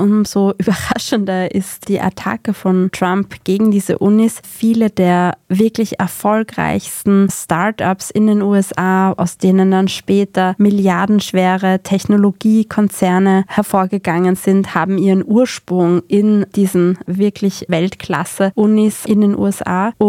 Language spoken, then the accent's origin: German; Austria; Solche Universitäten gibt es bei uns in Österreich auch, aber sie spielen vergleichsweise nicht so eine große Rolle generell im tertiären Hochschulsektor.